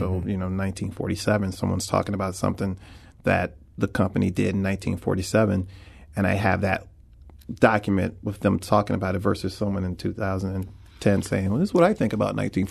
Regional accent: St. Louis, Missouri, United States; because I live here, born and raised in St. Louis, and I didn't want to make a film that people looked at and said, boy, St. Louis, what a disaster that whole city must be.

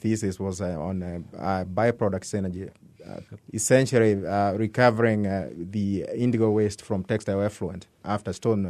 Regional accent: Kenya; my early days back in Kenya. By the way, I come from Kenya.

